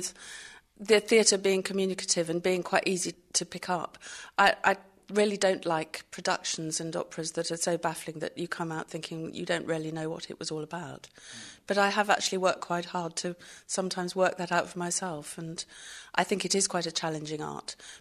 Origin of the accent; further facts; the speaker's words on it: London, United Kingdom; I grew up in London, and music surrounded me all the time.